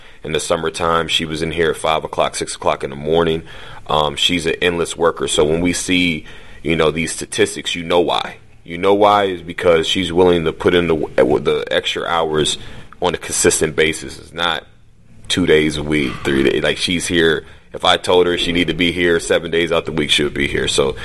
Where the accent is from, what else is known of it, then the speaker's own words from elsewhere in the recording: Michigan, United States; You know, I'm from Michigan, so it wasn't a shock to me.